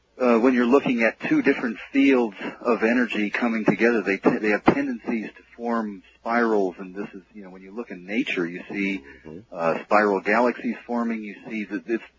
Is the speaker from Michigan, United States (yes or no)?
no; North Dakota, United States; Yeah, as a matter of fact, I grew up in North Dakota. And as a kid, you know, you didn't see robins in the winter.